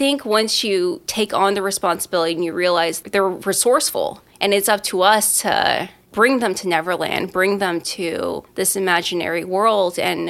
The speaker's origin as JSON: {"language": "English", "region": "Seoul", "country": "South Korea", "tie": "born or raised there", "said": "I was born and raised in Seoul, South Korea, part of a military family. But my mom's Korean, so we just kind of stayed there."}